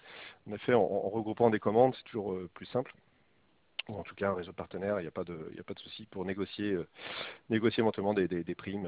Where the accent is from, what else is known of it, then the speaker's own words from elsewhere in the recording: Brittany, France; Excusez-moi, je suis breton.